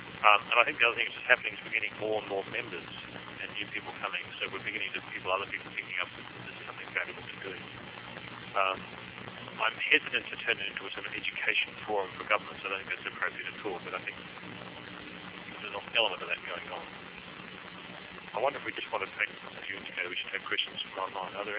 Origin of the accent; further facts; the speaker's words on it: Australia; That answer is from me as an Australian government official